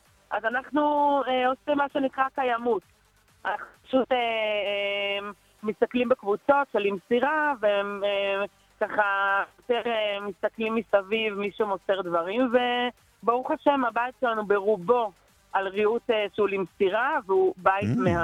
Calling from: Ma'ale Adumim, Judea and Samaria Area, Israel; ממעלה אדומים

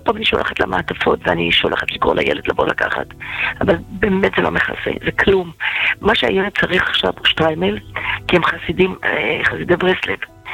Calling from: Beit Shemesh, Jerusalem District, Israel; אנחנו מבית שמש.

